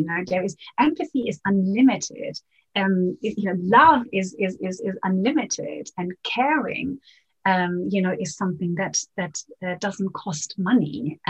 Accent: Venezuela; because I saw in Venezuela, growing up in Venezuela, that they are disproportionately affected

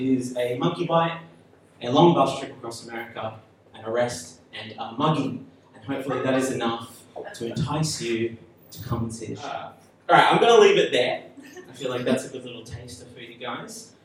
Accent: Melbourne, Victoria, Australia; I'm over from Melbourne, and I'm doing a show on the Fringe.

